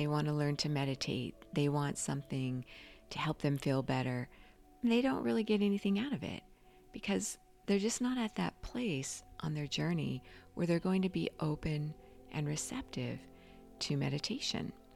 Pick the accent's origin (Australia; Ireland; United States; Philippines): Philippines; By November, the strongest storm in the world hit my hometown in the Philippines, and I wasn't able to contact my family.